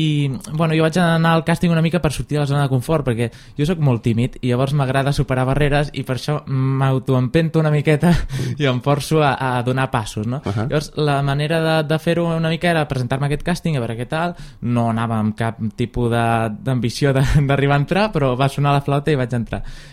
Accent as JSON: {"language": "Catalan", "town": "Puigcerdà", "region": "Catalonia", "country": "Spain", "moved": "as an adult", "said": "perquè jo sóc de Puigcerdà i és el que quedava més a prop. I després ja quan vaig baixar a Barcelona per estudiar a la universitat"}